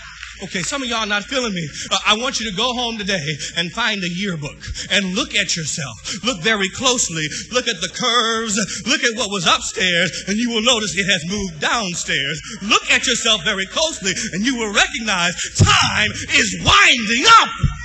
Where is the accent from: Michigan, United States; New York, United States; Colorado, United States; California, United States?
California, United States; I'm from California, born, raised California.